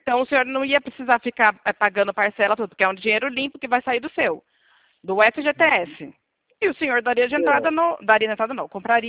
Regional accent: Itatiba, São Paulo, Brazil; Eu sou de Itatiba, interior de São Paulo.

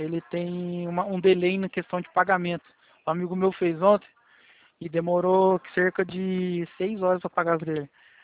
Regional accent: Lages, Santa Catarina, Brazil; born there; Catarina, onde eu nasci em Lages.

